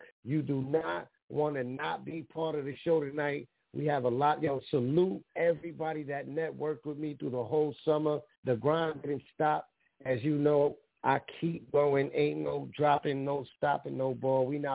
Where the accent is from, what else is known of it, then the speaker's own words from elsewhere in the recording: Bronx, New York, United States; You know, I'm from the Bronx, New York City. So I definitely got to play my peoples from the Bronx.